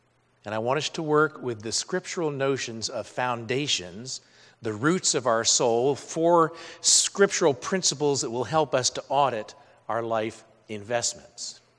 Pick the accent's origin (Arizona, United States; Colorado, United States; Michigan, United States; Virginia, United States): Colorado, United States; Boulder; Now, I grew up in Boulder, Colorado, and there was a lot of mountain climbing there.